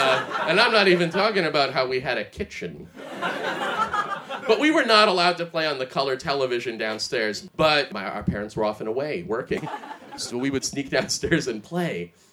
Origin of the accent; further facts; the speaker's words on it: Russia; I'm an immigrant. I'm from Russia originally, which is it's very cold.